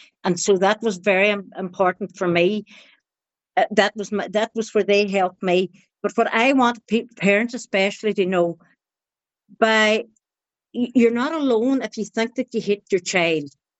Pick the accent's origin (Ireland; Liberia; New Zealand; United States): Ireland; Ulster; And Donegal Style is because I'm from Donegal, so it's Donegal way.